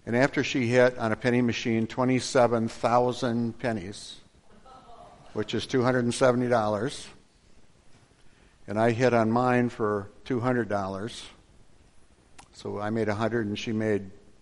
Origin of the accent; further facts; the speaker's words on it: Detroit, Michigan, United States; born there; also born or lived in Illinois; I was born in Mary Crittenden Home for Unwed Mothers in Detroit in 1950.